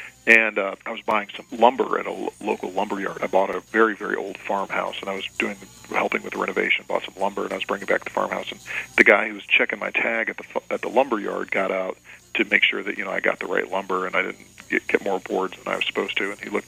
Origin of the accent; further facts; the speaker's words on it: Alabama, United States; I was born in Alabama, and I went to spend most of my life in Alabama. But for a few years when I was young, I lived different places as my dad's job took him to different areas as a football coach.